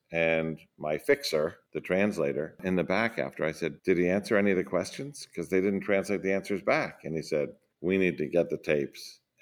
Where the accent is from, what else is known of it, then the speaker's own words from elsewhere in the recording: United States; I'm an American.